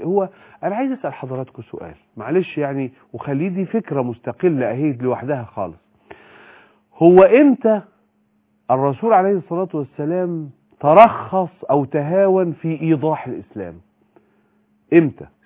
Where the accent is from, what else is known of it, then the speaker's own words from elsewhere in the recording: Egypt; نحن في مصر